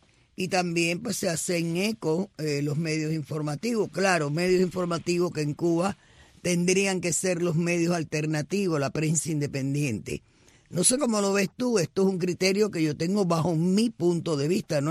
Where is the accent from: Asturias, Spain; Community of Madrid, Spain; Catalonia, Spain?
Asturias, Spain; Oviedo; plin, que soy de Oviedo, yo los tengo a ellos en su lugar hace muchísimo tiempo.